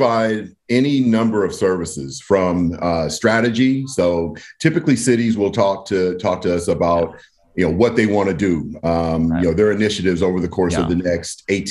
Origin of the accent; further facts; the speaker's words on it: California, United States; Ironically, being that I was from the Bay Area, first city that I got was Palo Alto.